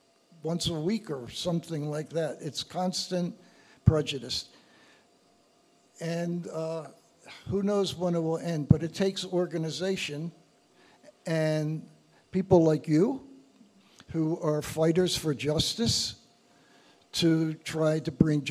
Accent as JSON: {"language": "English", "town": "Baltimore", "region": "Maryland", "country": "United States", "tie": "born there", "said": "I said, no, I was born in Baltimore, I'm an American."}